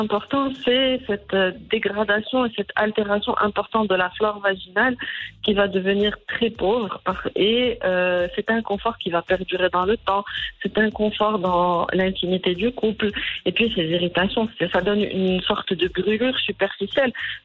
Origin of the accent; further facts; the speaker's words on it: Morocco; Donc ça c'est classique chez nous au Maroc, on aime bien chauffer l'eau.